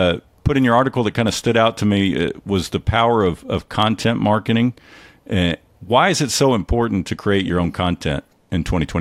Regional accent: Texas, United States; That's the problem about being a Texan is sometimes our pronunciation is not.

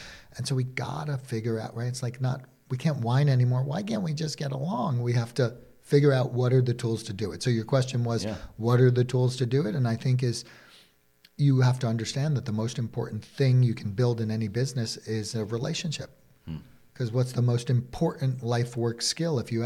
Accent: New York, United States; Maybe I'm from New York and I just love knowing about their business

